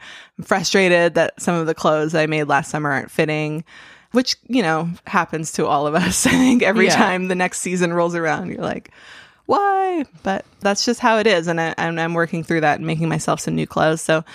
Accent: Vancouver, British Columbia, Canada; growing up in Vancouver. We're a coastal city, so my family went to the beach a lot.

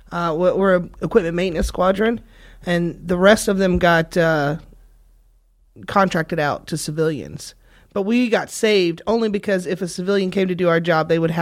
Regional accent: North Carolina, United States; also born or lived in Florida; I'd probably say I grew up mostly in North Carolina, but I did move back again. We lived in Florida till I was 5.

